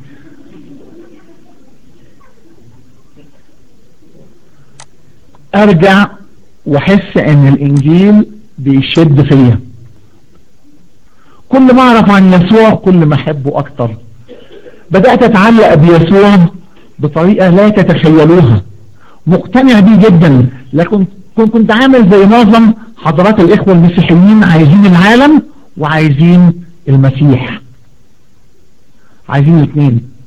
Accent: Egypt; عيد الثورة عندنا في مصر 23/7

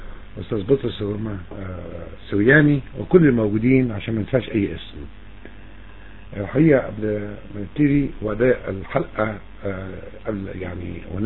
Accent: Egypt; تاريخ بلدنا مصر الحبيبة

